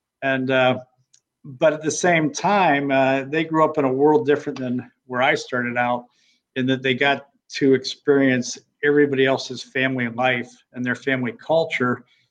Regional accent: Pittsburgh, Pennsylvania, United States; For me, ironically, the furthest I made it from growing up in Pittsburgh as a child was to SeaWorld in Ohio, less than a few hours away.

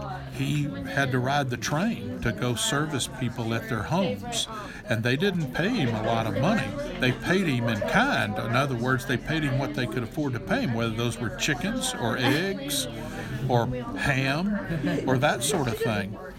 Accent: Houston, Texas, United States; But I was born and raised in Texas and in Houston, and I've always been able to say it's the best place I've ever been.

